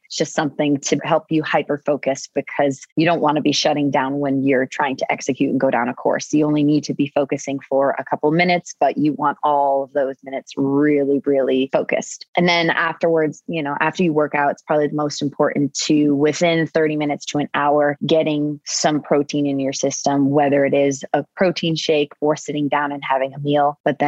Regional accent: Roxbury, Connecticut, United States; We grew up in Connecticut in a little town, Roxbury. We're basically in the middle of nowhere.

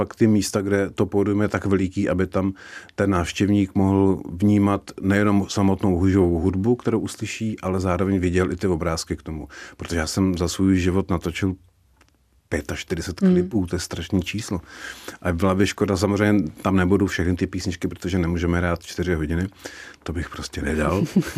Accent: Turnov, Liberec Region, Czechia; Já pocházím z Turnova, tam je, to je takový železniční uzel a je tam hrozně krásný depo

